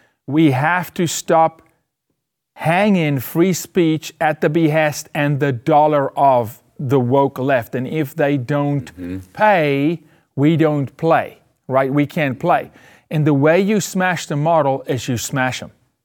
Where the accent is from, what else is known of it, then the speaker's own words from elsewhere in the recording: South Africa; I see his upbringing because I was born and raised in Africa too. Same place, not far from him.